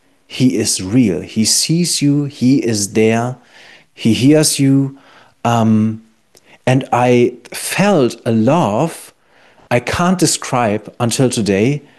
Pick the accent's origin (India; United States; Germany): Germany; Kamen, North Rhine-Westphalia; we grew up in Kamen, and at the main center of Kamen, there's a big skate park.